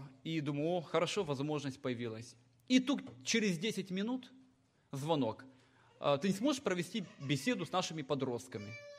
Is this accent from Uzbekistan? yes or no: no; Moldova; moved away; Ну, я приехал с Молдавии, у нас таких парков не было.